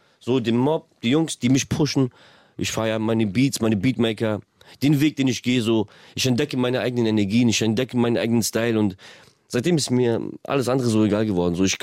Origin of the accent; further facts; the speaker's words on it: Kyiv, Ukraine; Die Tattoo-Stecher sind auch aus Kiew, aus der Ukraine, aus meiner Heimat.